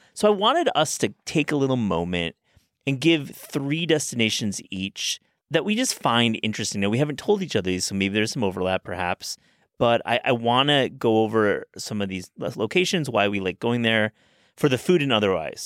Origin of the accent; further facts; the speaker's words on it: Midwest, United States; growing up in the Midwest and going to college in Wisconsin